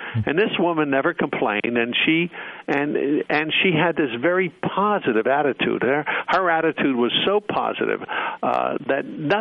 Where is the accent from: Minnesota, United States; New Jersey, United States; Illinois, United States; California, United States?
New Jersey, United States; Newark; born there; I was born in Newark, New Jersey.